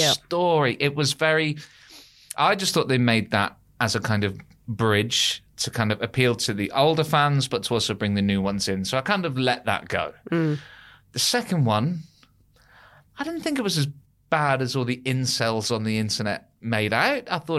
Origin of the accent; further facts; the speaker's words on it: Plymouth, South West England, United Kingdom; But she's actually from my hometown in Plymouth.